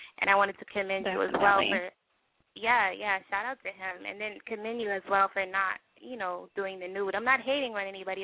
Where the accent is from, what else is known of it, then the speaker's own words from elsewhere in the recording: Texas, United States; also born or lived in Lima, Ohio; But I was going to say that I'm from Texas, but I was actually born in Lima, Ohio, so I have a lot of family in Cincinnati.